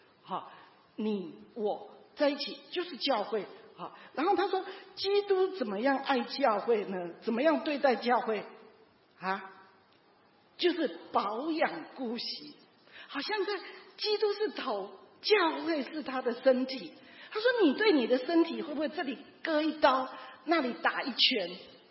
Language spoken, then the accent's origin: Chinese; China; 其实大部分我们中国人其实没有真正的被疼爱过